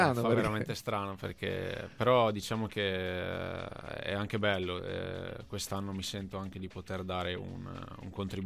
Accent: Fiume Veneto, Friuli-Venezia Giulia, Italy; Sono di Fiume Veneto, in provincia di Pordenone.

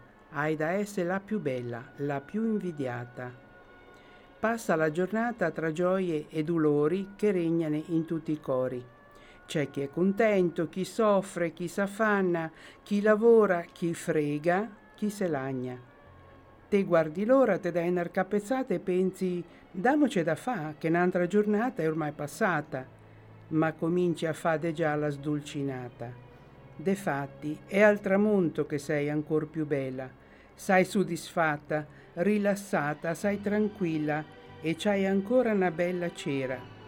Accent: Ancona, Marche, Italy; io sono anconetana e Ancona mi piace un bel po'.

